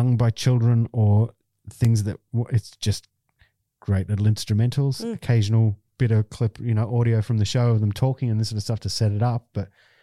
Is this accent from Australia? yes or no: yes; Australia; Being an Aussie, as soon as I pipe up, I'm a target.